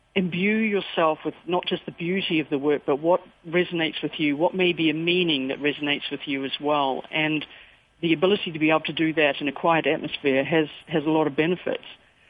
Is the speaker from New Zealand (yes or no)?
yes; New Zealand; a lot of my background growing up in New Zealand has been living on the water